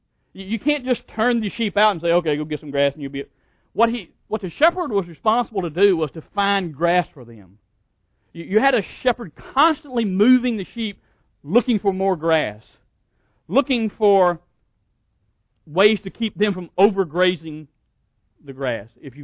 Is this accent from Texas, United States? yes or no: yes; Texas, United States; We're from Texas, and so we have this ideal of cattle drive, right?